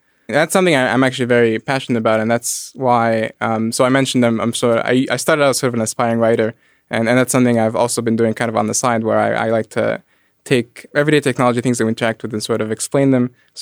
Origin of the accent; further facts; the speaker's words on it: Egypt; And so growing up in Egypt, I'm a Muslim, I don't drink.